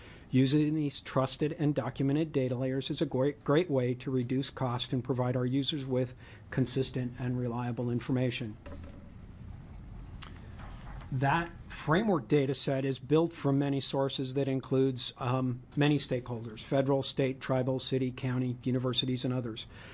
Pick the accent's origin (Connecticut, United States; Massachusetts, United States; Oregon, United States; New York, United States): Oregon, United States; Dallas; I'm from Dallas, Oregon.